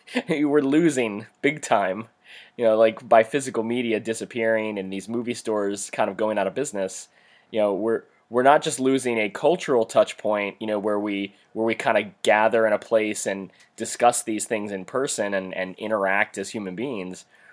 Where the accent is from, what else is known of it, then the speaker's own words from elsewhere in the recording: Baltimore, Maryland, United States; a lot of our Baltimore area fans, since we are both from Baltimore, a lot of our friends and a lot of our former coworkers are probably aware